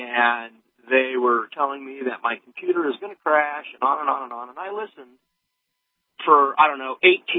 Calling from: Texas, United States; Oh, I'm calling from northeast Texas, northeast of Amarillo.

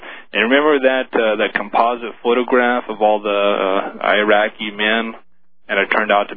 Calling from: Oak Harbor, Washington, United States; I'm calling from Oak Harbor.

